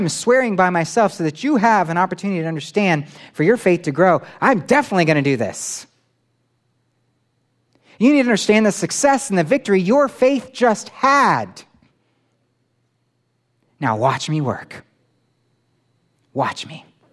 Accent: Florida, United States; I grew up in Florida, so I grew up around boats.

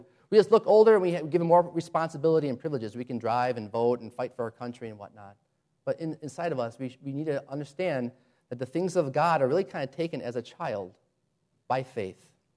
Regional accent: Chicago, Illinois, United States; You know, maybe it's because I've been in the South or something. I have no idea. But I'm from Chicago.

